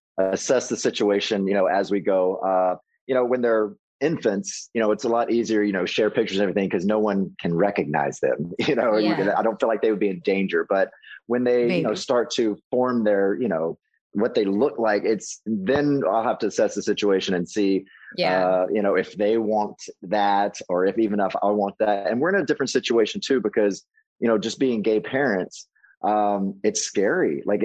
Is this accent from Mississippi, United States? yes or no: yes; Mississippi, United States; And that's one thing that I missed growing up in Mississippi was culture. I mean, it was just Southern Baptist, white, and that was it.